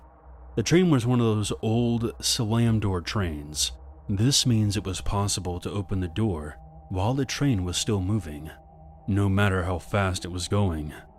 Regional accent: Florida, United States; I grew up in Central Florida as a child of divorce.

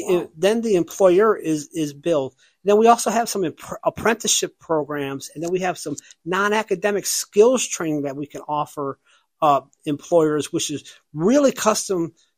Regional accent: Chicago, Illinois, United States; also born or lived in Flint, Michigan; I was born and raised in Chicago. Now, when most people say that, they mean a suburb. I was actually born and raised right in the city.

